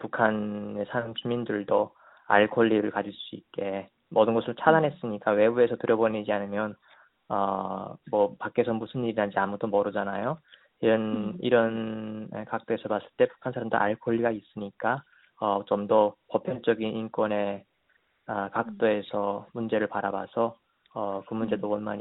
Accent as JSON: {"language": "Korean", "country": "North Korea", "lives_now": "United States", "said": "미국에사는탈북민으로서또한미동맹관계에대해서관심을가지고지켜보고있는데요즘그동맹관계가불안정하고많이위태로워진다는느낌을많이받았어요"}